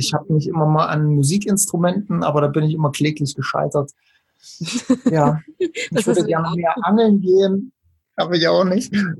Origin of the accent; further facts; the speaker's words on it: Naumburg, Saxony-Anhalt, Germany; junge 37, wobei das bei mir echt nur eine Zahl ist. Und ursprünglich komme ich aus Naumburg an der Saale.